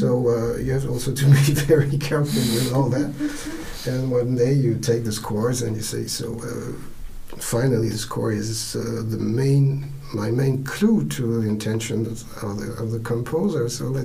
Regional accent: Grenoble, Auvergne-Rhône-Alpes, France; I was still in Grenoble, which is my hometown, so it's in the French Alps.

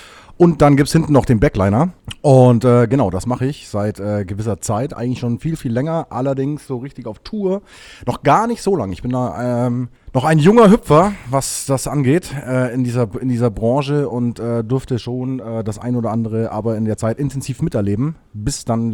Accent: Bavaria, Germany; ich komme eigentlich aus Bayern

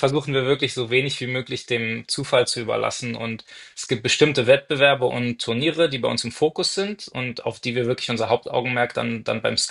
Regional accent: Berlin, Germany; ich bin in Berlin aufgewachsen und habe dort als Schüler das französische Gymnasium besucht

